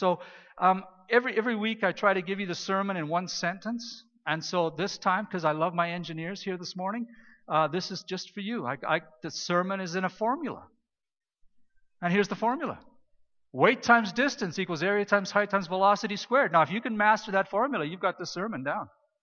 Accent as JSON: {"language": "English", "region": "Saskatchewan", "country": "Canada", "said": "And I'm a boy from Saskatchewan, right?"}